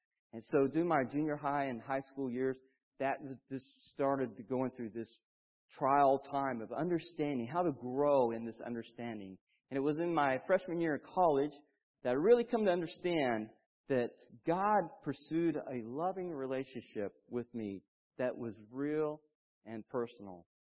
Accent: Oklahoma, United States; I was born and raised in Oklahoma, USA.

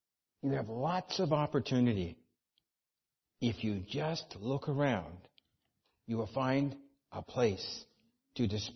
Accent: Florida, United States; now in Osaka, Japan; He's asking me, where are you from? I am from Florida. What are you doing here? I am pastoring the church at Osaka International Church in Tamatsukuri.

